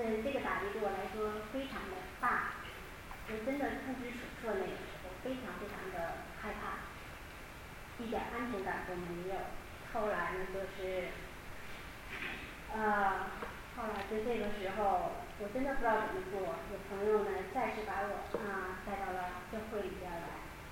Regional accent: Shenyang, Liaoning, China; moved away as an adult; now in United States; 我是来自东北沈阳，现在那里边是正在下雪纷纷

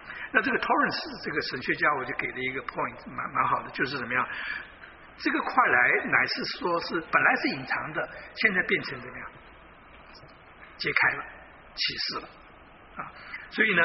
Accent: China; 我们中国人太喜欢把小孩子逼到他一定要念某些学校

